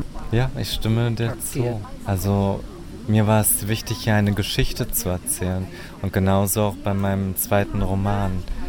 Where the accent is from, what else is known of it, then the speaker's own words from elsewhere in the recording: Berlin, Germany; born there; also born or lived in Estonia / Russia / Ukraine; Genau, ich lebe in Berlin. Ich bin in Berlin geboren und habe durch mein Studium und meine Arbeit in Estland, in Russland und der Ukraine gelebt und bin familiär auch mit Israel verbunden.